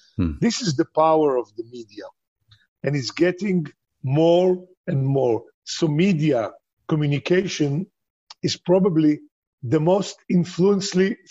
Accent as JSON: {"language": "English", "country": "Iraq", "said": "I'm from Iraqian and I'm very proud to be Jew."}